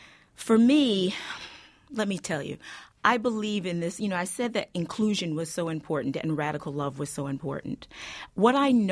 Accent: Camden, New Jersey, United States; born or raised there

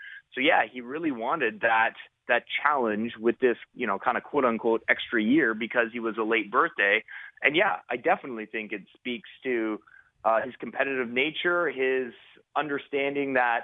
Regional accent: Illinois, United States; you think my brother and my sister and I had people like this coaching us when we were growing up in Illinois?

